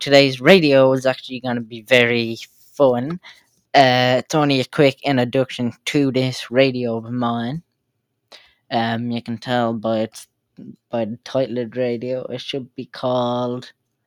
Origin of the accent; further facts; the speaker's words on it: Ireland; since I'm from Ireland myself.